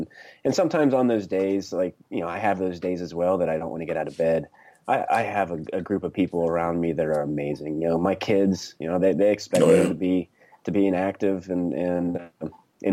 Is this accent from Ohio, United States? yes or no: no; Pennsylvania, United States; So I grew up in Western Pennsylvania. I was pretty active, loved sports, ended up going to the United States Naval Academy